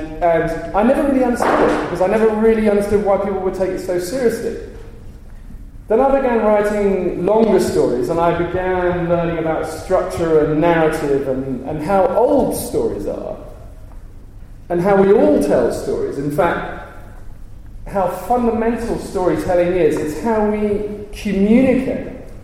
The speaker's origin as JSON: {"language": "English", "country": "United Kingdom", "also_born_or_lived": "United States", "said": "I am white, privileged, Oxford educated. I was born in the States. I'm British."}